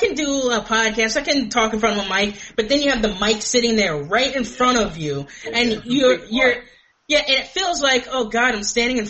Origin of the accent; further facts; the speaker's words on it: New York, United States; Definitely probably in New York, because I'm originally from New York.